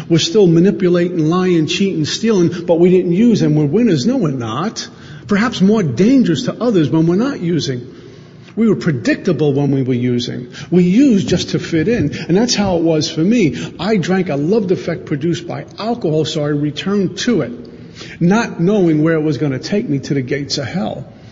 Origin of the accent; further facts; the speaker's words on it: Brooklyn, New York, United States; They did all the things that you would do growing up in Brooklyn.